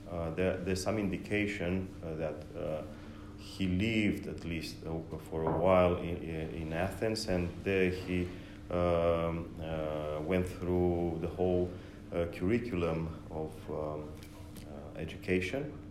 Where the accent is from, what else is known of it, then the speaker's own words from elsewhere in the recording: Bucharest, Romania; from Bucharest.